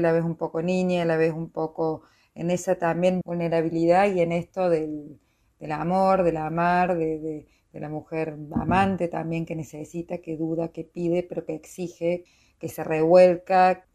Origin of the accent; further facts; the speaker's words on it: Córdoba, Argentina; como cordobés y como argentina, tienen un sentido muy, muy querido, profundo, de identidad.